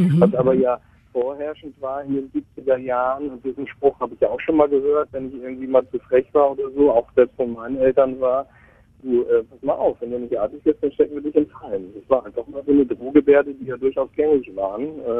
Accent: Diepholz, Lower Saxony, Germany; born there; dass der Freistadt tatsächlich nur 5 Kilometer entfernt von meinem Geburtsort Diepholz ist.

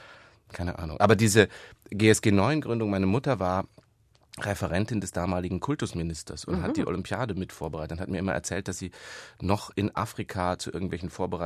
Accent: Munich, Bavaria, Germany; ich bin ja in München da aufgewachsen

